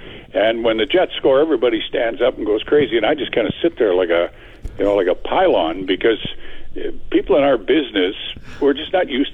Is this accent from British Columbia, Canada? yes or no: no; Regina, Saskatchewan, Canada; I was still a Rider fan back in 72 because I grew up in Regina